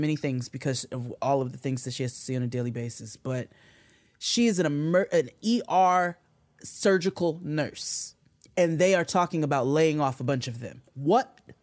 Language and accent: English; Queens, New York, United States; now in Jackson, United States; And I know for me, when I moved from Queens, New York to Jackson, Mississippi, Queens, get the money.